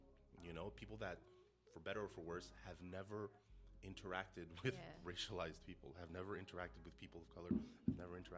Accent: Montreal, Quebec, Canada; I'm from St. Henry.

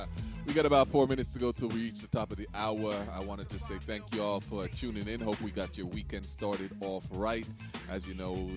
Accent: Jamaica; now in Canada; I see myself as a Jamaican first, because as long as my citizenship can be revoked because I'm not citizen by birth, I'm going to cherish my Jamaican citizenship, and I'm Jamaican first.

